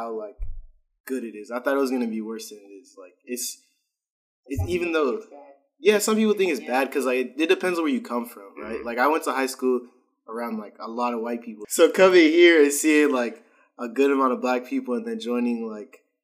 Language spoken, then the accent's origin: English; Dorchester, Massachusetts, United States; like I'm originally from Dorchester, Massachusetts. So I really wanted to go back to Boston.